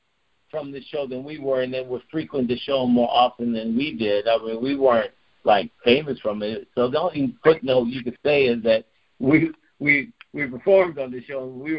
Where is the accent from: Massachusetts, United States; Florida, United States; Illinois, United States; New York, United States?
Illinois, United States; Chicago; moved away; also born or lived in Los Angeles; As a matter of fact, as I was growing up in Chicago